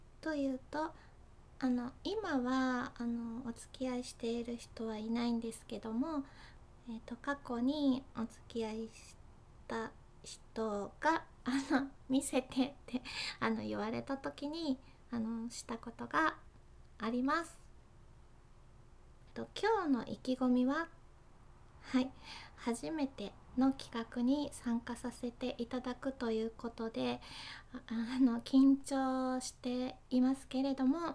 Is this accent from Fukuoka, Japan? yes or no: yes; Fukuoka, Japan; 出身は福岡です。